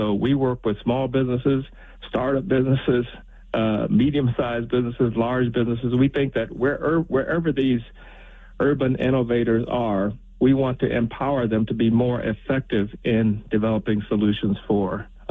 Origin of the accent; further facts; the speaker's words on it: Flint, Michigan, United States; when I was growing up in Flint in the 1960s.